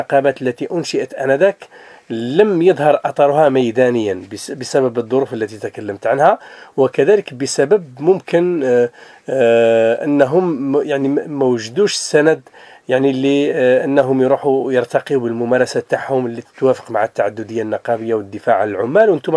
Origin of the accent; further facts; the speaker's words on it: Algeria; كان من واجبنا كجزائريين أننا نعيش في إطار هذا التنوع